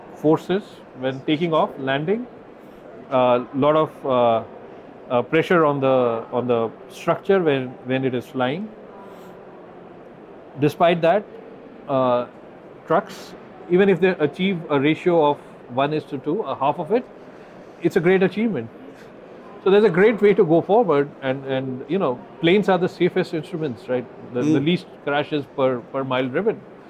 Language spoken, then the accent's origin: English; India; I come from India